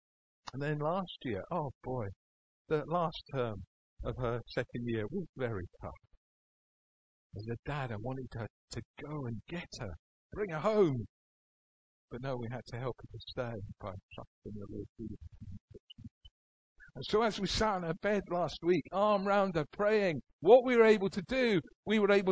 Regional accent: Edinburgh, Scotland, United Kingdom; I grew up in Edinburgh. Edinburgh, there's a castle on a rock.

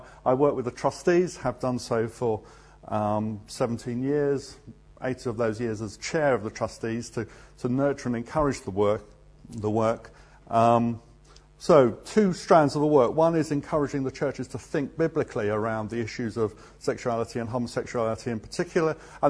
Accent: Guildford, South East England, United Kingdom; I come from Guildford, so everything else in the... It's past the Thames and onwards.

